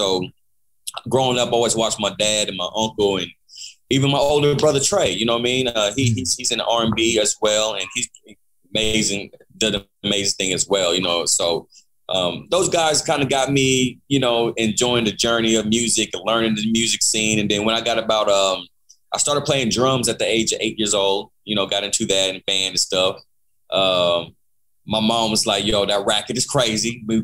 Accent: Oklahoma City, Oklahoma, United States; also born or lived in Kansas; So I moved around quite a little bit growing up, but my main home, where I really grew up, was Oklahoma City.

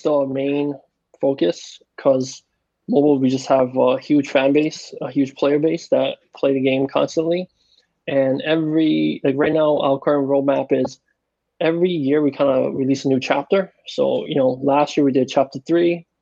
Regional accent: Queens, New York, United States; also born or lived in California; So growing up in Queens, I was always into science and stuff, you know. And so actually I did a whole route. I did a whole engineering route. I went to engineering school in New York City.

